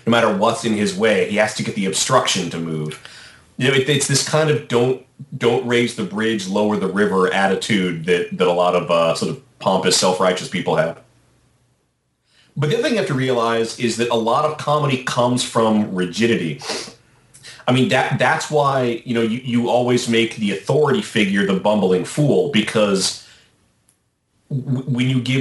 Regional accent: Virginia, United States; Growing up in Virginia, as I did, I have had a lot of exposure to the good old boy South

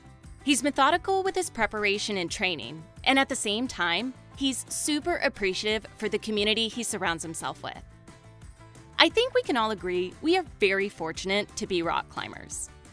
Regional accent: Texas, United States; No, not at all. I'm Texan.

